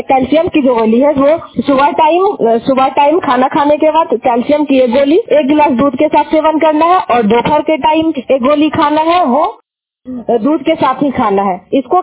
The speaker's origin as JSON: {"language": "Hindi", "town": "Nawada", "region": "Bihar", "country": "India", "said": "और मेरा प्रखंड नारदीगंज है और मैं नवादा डिस्ट्रिक्ट से बिलोंग करती हूँ।"}